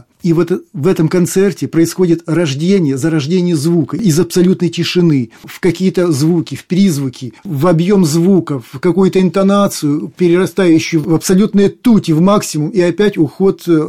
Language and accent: Russian; Zhytomyr, Zhytomyr Oblast, Ukraine; born there; Я родился в маленьком украинском городе Житомире.